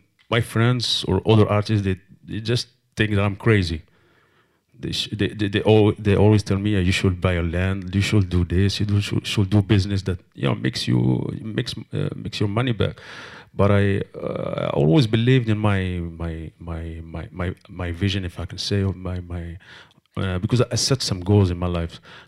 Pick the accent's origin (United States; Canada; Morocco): Morocco; Marrakesh, Marrakesh-Safi; Well, I come from a poor environment. I come from Marrakesh, the old city, the Medina. So, you know, it's a poor neighborhood.